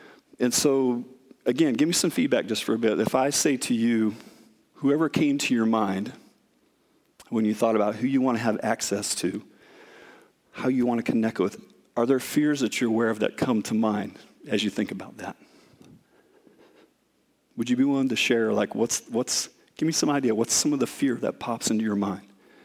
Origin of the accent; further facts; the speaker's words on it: Iowa, United States; And, you know, growing up in Iowa, I didn't have a lot of experience that way in New York City